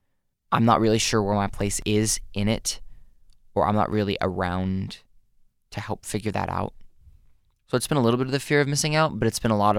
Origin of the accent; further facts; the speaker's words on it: Philippines; So growing up in the Philippines, she would buy the, they had like the radio subscription